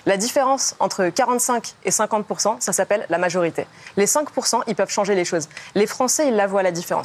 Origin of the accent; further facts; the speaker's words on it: Île-de-France, France; Tous les deux, on vient de Seine-Saint-Denis. Tous les deux, on a des parents issus de l'immigration qui sont arrivés en France.